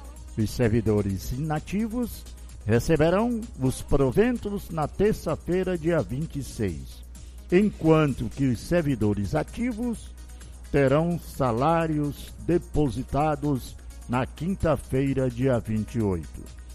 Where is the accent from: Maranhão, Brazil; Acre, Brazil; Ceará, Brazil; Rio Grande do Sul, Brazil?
Acre, Brazil; Um abraço para vocês de Sena, Chapuri, todo esse estado do Acre querido, minha terra querida, minha terra natal, brasileira.